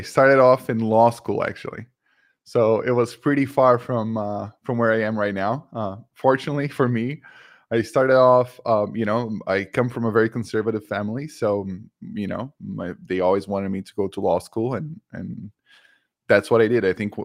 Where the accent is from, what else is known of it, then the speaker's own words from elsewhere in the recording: Brazil; I'm from Brazil.